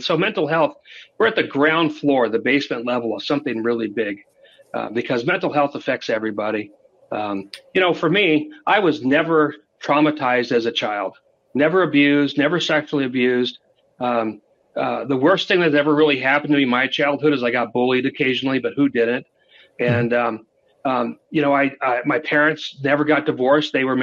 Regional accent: New England, United States; I grew up in New England, and I never saw the fall leaves.

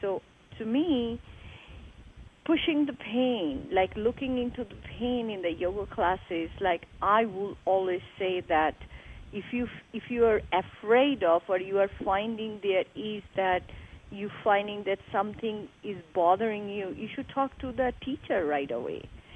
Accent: India; In India, we grew up doing that. Even I remember that I grew up in India

